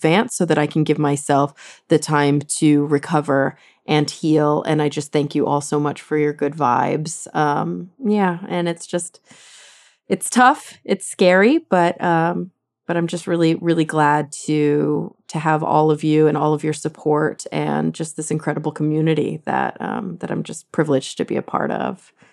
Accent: Texas, United States; It definitely, I grew up in Texas and it definitely felt like Texas.

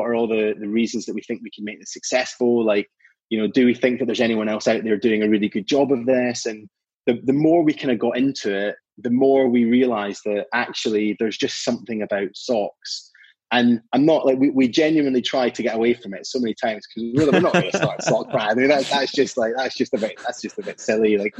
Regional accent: Scotland, United Kingdom; born there; moved away as an adult; now in England; So I was born in Scotland. Both of my parents are Canadian. So they moved to the UK in their 20s and then moved up to Scotland in their 30s. And my sister and I were both born up there.

